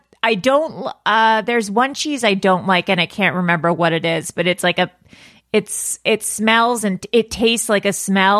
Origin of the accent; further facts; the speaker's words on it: Los Angeles, California, United States; I think because I grew up in Los Angeles, Velveeta was always like, we don't do that.